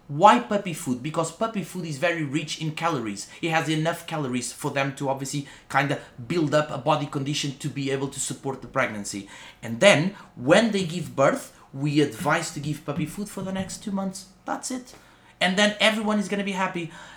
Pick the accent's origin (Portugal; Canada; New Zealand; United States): Portugal; I'm gonna be honest with you, I come from Portugal.